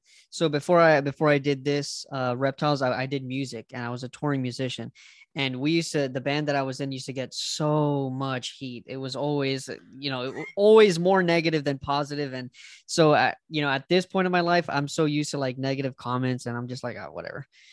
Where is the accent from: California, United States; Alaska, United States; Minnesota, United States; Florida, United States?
Florida, United States; Miami; now in Orlando, United States; I'm actually from Miami, Florida. So right. We have, yeah. So I get literally the whole heat of it with the Everglades and stuff like that. And I just moved to Orlando, just 4 hours north.